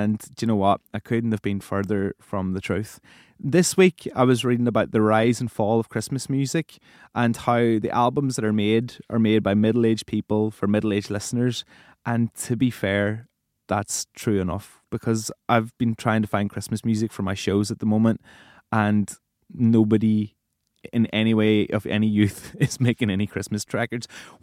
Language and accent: English; Ireland; I am an Irish broadcaster.